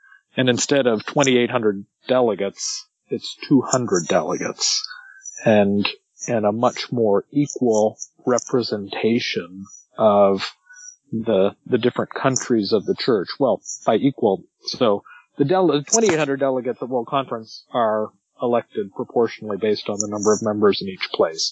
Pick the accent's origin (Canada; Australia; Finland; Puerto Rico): Canada; now in United States; sitting here as a Canadian foreigner observing another USA election cycle